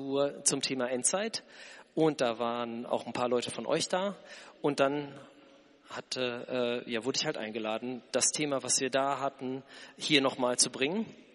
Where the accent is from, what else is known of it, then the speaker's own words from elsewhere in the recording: North Rhine-Westphalia, Germany; Ich bin in Lippe aufgewachsen. Das ist eine Gegend um Detmold, Bielefeld.